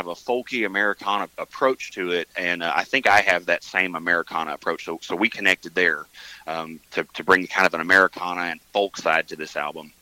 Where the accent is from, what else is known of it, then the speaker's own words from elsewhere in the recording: Mountain View, United States; I play upright bass, and I'm from Mountain View.